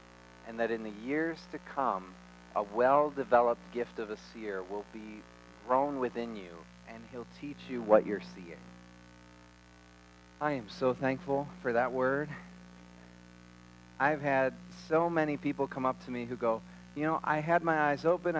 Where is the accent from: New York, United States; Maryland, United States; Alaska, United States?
New York, United States; Rochester; I'm from Rochester, New York. That's where I grew up. That's where I still live now.